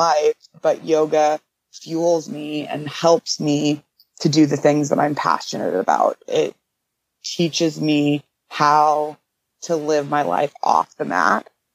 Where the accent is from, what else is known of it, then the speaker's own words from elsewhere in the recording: India; Well, because I grew up in India, I was always exposed to yoga.